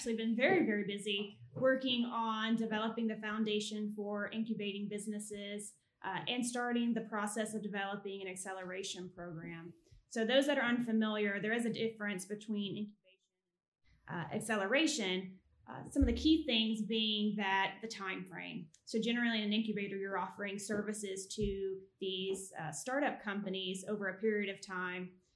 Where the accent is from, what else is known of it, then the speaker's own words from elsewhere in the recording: Ashland, Virginia, United States; Yeah, so I'm from Ashland, Virginia, which is a very small railroad town. It's got a college there that many know about. Randolph-Macon is the college there. And we lived on a small farm with my grandmother.